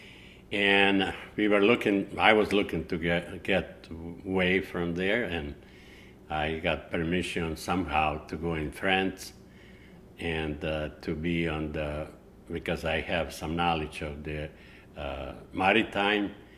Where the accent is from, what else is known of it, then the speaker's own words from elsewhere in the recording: Dugi Otok, Zadar County, Croatia; I was born in Croatia on Dugi Otok, which translation is Long Island. And my dad used to have grape farm and olive tree farm, and we had a little boat to catch some fish.